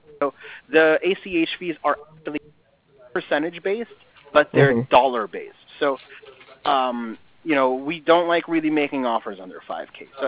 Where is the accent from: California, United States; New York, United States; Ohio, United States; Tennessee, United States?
California, United States; I'm talking about also growing up in California. I smoked way too much pot.